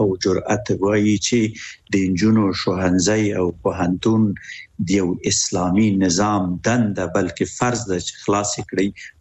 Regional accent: Afghanistan; مونږ هم افغانان یو

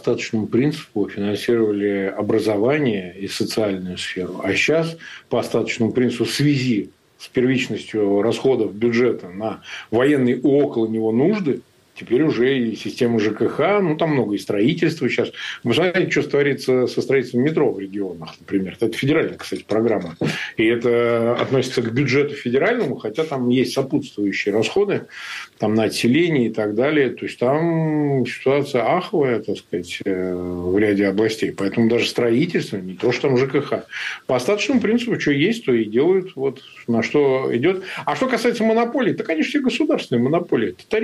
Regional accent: Samara Oblast, Russia; Я вот родом из Самарской области

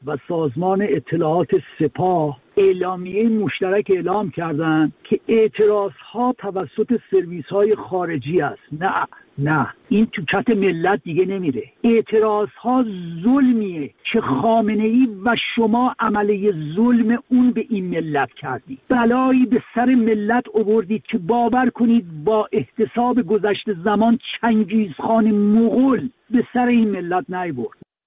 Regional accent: Afghanistan; شما هم ایرانی هستید، ما هم افغان هستیم، هیچ فرقی بین من و شما نیست

